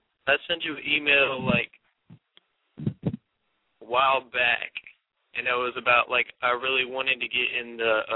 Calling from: Austin, Texas, United States; I'm calling from Austin, Texas.

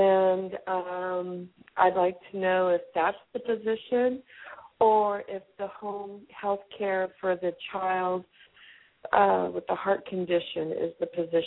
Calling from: California, United States; I'm calling from California.

